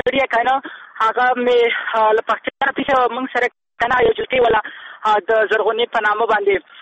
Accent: Kabul, Afghanistan; زه د کابل یم

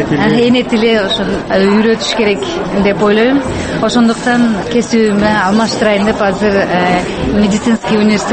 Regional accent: Osh, Osh Region, Kyrgyzstan; now in Austria; Мен Кыргызстандан болом, Ош шаарынан. Австрияга 2001 жылы келгенмин. Курс боюнча. Ошодон бери 2001 жылдан бери Австрияда окуп, ошо боюнча калганмын.

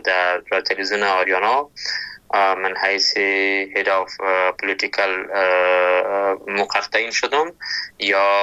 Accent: Kabul, Afghanistan; ما در کابل به دنیا آمدیم ولی در اصل از لغمان هستم

